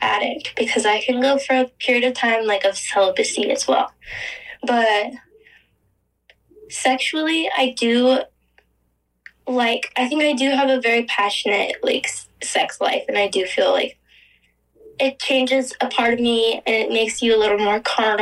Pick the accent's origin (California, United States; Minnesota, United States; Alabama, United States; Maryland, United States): California, United States; I'm 29 and I'm from Southern California.